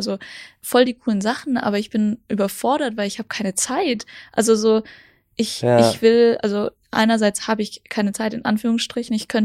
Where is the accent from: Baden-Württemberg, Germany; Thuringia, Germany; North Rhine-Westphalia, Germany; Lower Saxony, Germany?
Baden-Württemberg, Germany; ich komme auch aus der Nähe von Stuttgart, wo ist denn das?